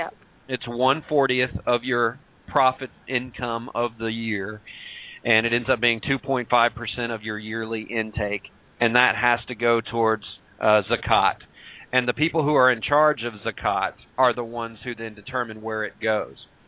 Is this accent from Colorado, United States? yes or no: no; Georgia, United States; I'm from Georgia, so I'm going to try to get up there.